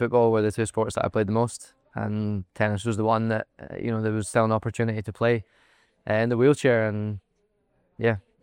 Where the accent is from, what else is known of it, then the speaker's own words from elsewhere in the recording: Helensburgh, Scotland, United Kingdom; I grew up in Scotland.